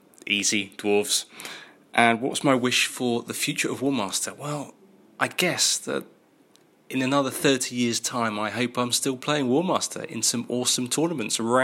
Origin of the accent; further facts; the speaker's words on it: Saffron Walden, East of England, United Kingdom; I'm from Saffron Walden, Essex.